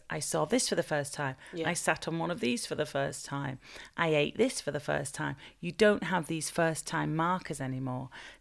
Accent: Bolton, North West England, United Kingdom; I was born and raised in Bolton, and then we moved out of Bolton just for a few years. So it was for the last year of primary school.

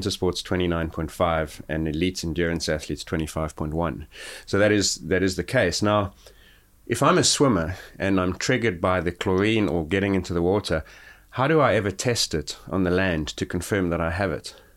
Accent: Gauteng, South Africa; I grew up near Johannesburg where it's considerably colder than Cape Town and warmer than many places you are listening to this.

